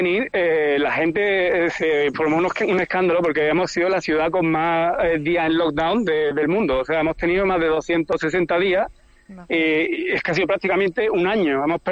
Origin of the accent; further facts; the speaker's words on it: Lucena, Andalusia, Spain; now in Australia; Ah, pues mira, casualmente creo que estamos aquí 4 de Lucena.